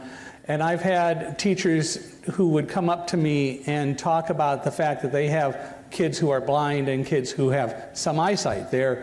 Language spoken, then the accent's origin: English; Chicago, Illinois, United States; But I was born in Chicago, grew up there for 5 years, went to the candy store when I was old enough to do it with my brother and cousins who lived next door every day